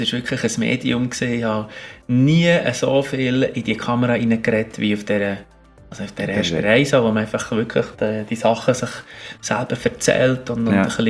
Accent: Bern, Switzerland; Obwohl ich zwar in Bern lange daheim war, und als Berner, ja.

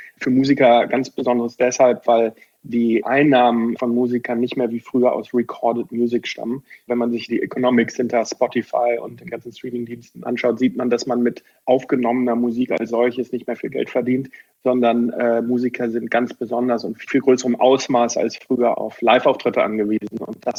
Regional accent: Bochum, North Rhine-Westphalia, Germany; ich bin gebürtiger Bochumer, bin im Augusta Krankenhaus in Bochum geboren

